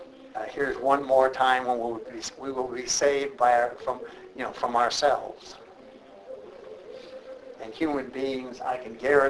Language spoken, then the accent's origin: English; Minnesota, United States; also born or lived in Wisconsin; now in Texas, United States; I come from Minnesota. I love the woods. I love the outdoors, nature. I came down to Texas